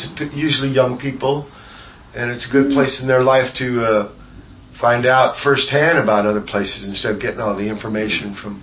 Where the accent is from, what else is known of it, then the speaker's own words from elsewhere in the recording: Virginia, United States; I was from Virginia at first. But this was closer to Vietnam. So I ended here. I'm going to get to see Virginia.